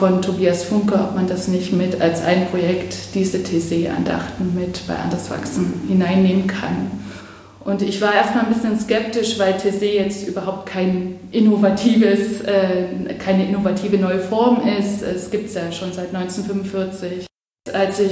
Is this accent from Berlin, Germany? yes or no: no; Dresden, Saxony, Germany; moved away; also born or lived in Basel; Ich bin ursprünglich aus Dresden und war dann aber ganz lange weg, zwischen 2000 und 2016.